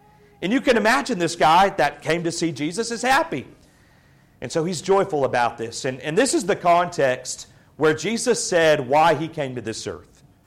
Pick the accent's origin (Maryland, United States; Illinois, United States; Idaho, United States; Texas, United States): Texas, United States; Houston; I'm from Houston. We just don't really do that type of thing.